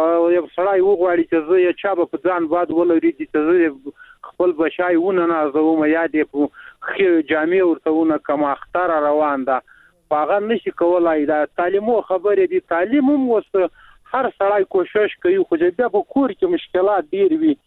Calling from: Logar, Afghanistan; د لوګر ولایت نه مې د سراډي کني ولې

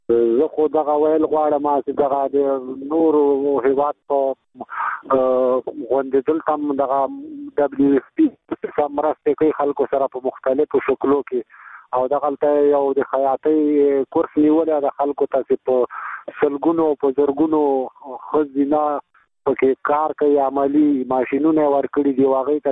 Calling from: Helmand, Afghanistan; زه د هلمند ولایت اوسېدونکی یم.

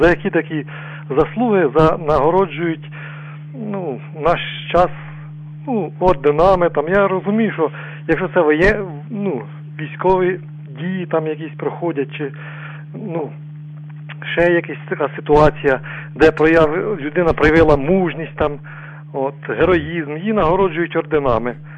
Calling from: Boyarka, Kyiv Oblast, Ukraine; місто Боярка.

